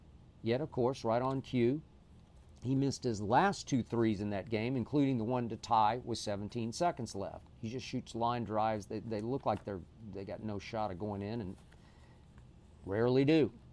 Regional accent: Oklahoma City, Oklahoma, United States; Game 5 should have been played back in my hometown in Oklahoma City, in one of my favorite neighborhoods downtown.

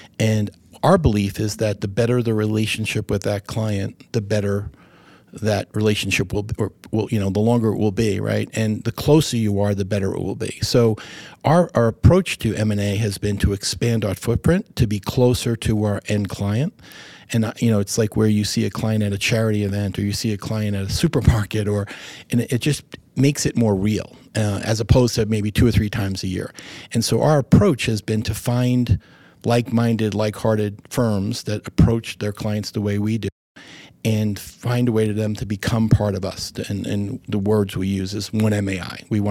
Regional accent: New York, United States; Well, you know, I'm a New Yorker. I grew up in New York, went to schools, my whole school career was in New York.

